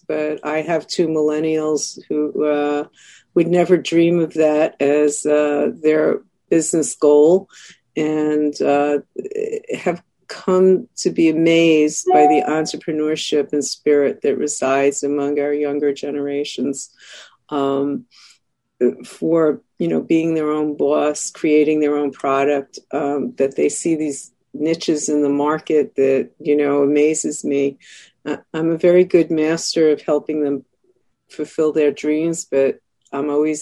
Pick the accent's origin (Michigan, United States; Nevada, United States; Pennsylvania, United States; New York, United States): New York, United States; Brooklyn; accent: New York; I'm a native New Yorker, if you can't tell from my accent which part of Brooklyn exactly I'm from, but I grew up here and I'm educated here through the public school system, Brooklyn College